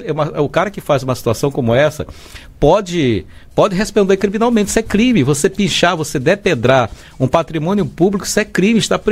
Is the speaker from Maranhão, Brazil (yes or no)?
yes; Maranhão, Brazil; Eu, como maranhense nato do interior do estado